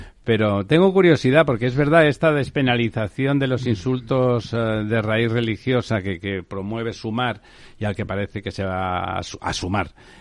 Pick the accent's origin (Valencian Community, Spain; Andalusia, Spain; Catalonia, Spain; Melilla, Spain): Catalonia, Spain; pero como yo soy catalán